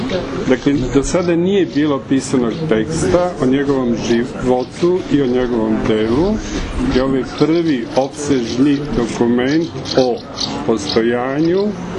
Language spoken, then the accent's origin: Serbian; Niš, Southern and Eastern Serbia, Serbia; born there; ja sam rođen u Nišu, profesor sam na Prirodnom matematičkom fakultetu u Nišu